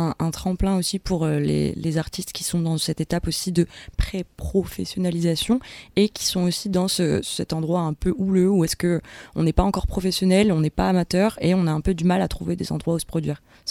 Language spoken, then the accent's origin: French; Blairville, Hauts-de-France, France; nous, on vient du village de Blairville. Du coup, ce qu'on parlait, c'est un village de 300 habitants.